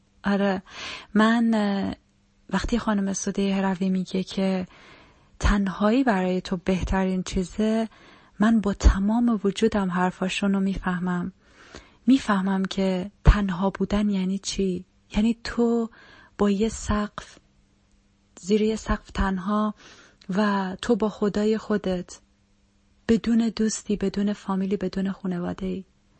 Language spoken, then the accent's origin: Persian; Iran; moved away as an adult; یه دختر به سن 24 سالگی از ایران گذاشتم اومدم توی یه کشور اروپایی